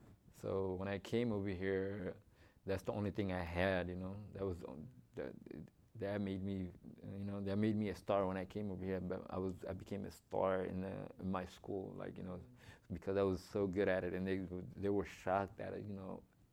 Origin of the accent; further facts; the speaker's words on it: Kenya; So I had my own team, you know, from our own family members growing up in Kenya, refugee camp.